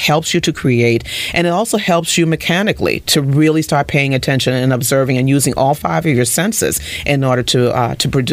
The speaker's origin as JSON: {"language": "English", "town": "Charleston", "region": "South Carolina", "country": "United States", "said": "and it's really kind of sad because I'm from Charleston, never went there at all."}